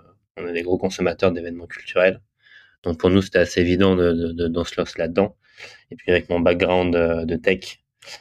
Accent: Paris, Île-de-France, France; Moi, pour la petite histoire, je suis originaire de Paris

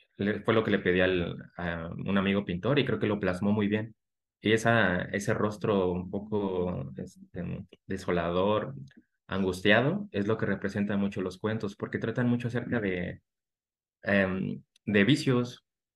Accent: Mexico City, Mexico; also born or lived in Yucatán; now in Querétaro, Mexico; Y nací en el 85, soy mexicano. Ahora vivo en Querétaro, ya llevo 4 años radicando por acá. Antes vivía en Yucatán, pero sigo siendo un chilango. Todo lo que me conocen, seguramente me escuchan, van a reconocer mi acento.

